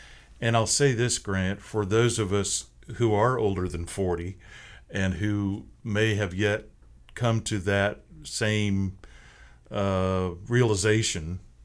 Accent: Seattle, Washington, United States; I'm from Seattle, so we don't really talk that way.

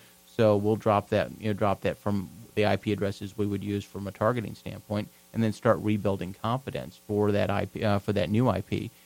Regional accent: Louisville, Kentucky, United States; also born or lived in Delaware / Philadelphia; I grew up here. I spent kind of all my formative years. I went to Doss High School. I attended the University of Louisville. Okay. And then I moved away for 15 years to Delaware, Philadelphia area.

